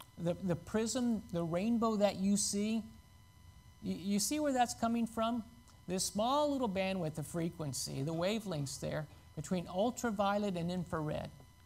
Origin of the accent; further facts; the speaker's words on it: Missouri, United States; And I realize what we're from the Show Me State, Missouri.